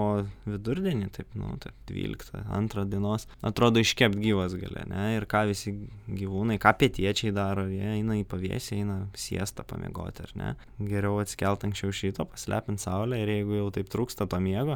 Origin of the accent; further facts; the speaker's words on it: Kaunas, Kaunas County, Lithuania; Gimiau augau Kaune, bet turim čia tokį Panemunės šilą, pušyną, tokį gražų